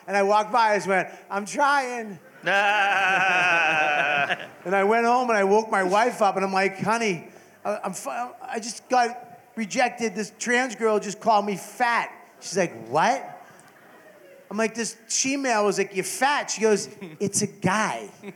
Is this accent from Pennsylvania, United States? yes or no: no; Boston, Massachusetts, United States; It's weird to me because I grew up in Boston